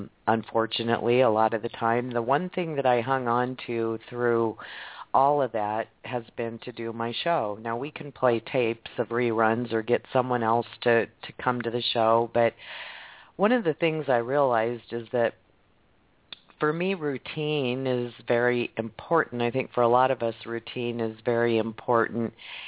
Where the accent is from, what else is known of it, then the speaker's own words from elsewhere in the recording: Midwest, United States; I mean, you're right, I'm from the Midwest too.